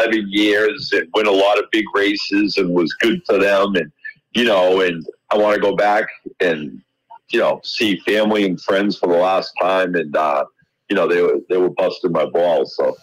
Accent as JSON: {"language": "English", "region": "New England", "country": "United States", "tie": "born or raised there", "said": "Well, I grew up in New England. I started at Suffolk Downs."}